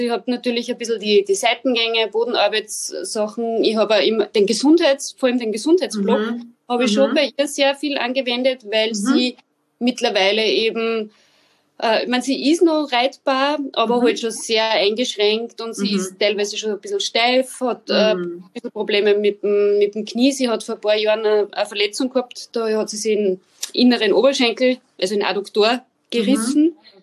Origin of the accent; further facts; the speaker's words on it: Linz, Upper Austria, Austria; Ich komme aus Oberösterreich, aus Linz, und habe aber meine Pferde im Mühlviertel stehen